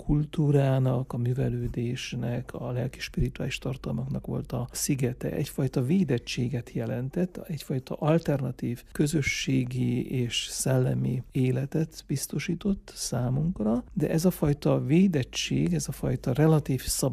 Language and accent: Hungarian; Székelyvaja, Mureș County, Romania; also born or lived in Szövérd; Édespám lelkész, és lelkész családban nevelkedtem a Marosvásárhely közelében. Pici koromat Szövérden, és azt követően 20 éven keresztül Székelyvajában élt a család. Az elemiskoláimat Székelyvajában, Marosvásárhelytől 15 kilométerre egy szintiszta magyar református falu. Tehát itt töltöttem a gyerekkoromat